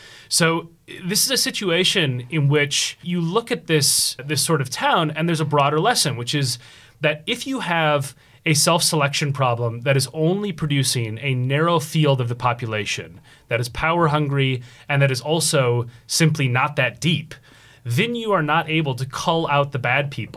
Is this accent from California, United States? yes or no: no; Minneapolis, Minnesota, United States; where in my hometown, George Floyd was murdered. I grew up in Minneapolis.